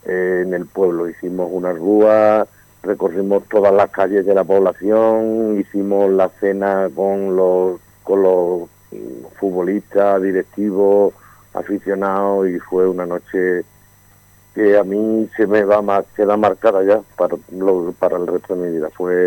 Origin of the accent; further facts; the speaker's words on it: La Zarza, Andalusia, Spain; esto para nosotros, para mi pueblo, para mi zarza, es un hito